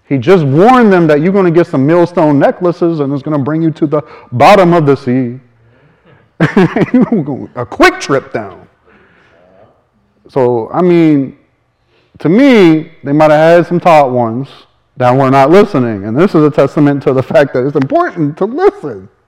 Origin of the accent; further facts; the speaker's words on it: La Rose, United States; Because when little Robert was growing up in La Rose, I lived in a single wide trailer.